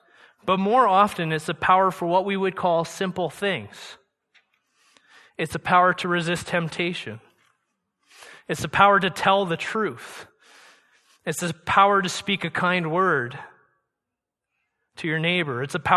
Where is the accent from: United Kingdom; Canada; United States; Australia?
United Kingdom; Guildford, South East England; In the church I grew up in Surrey, Church of the Nazarene, Guilford Church of the Nazarene, Chris is here.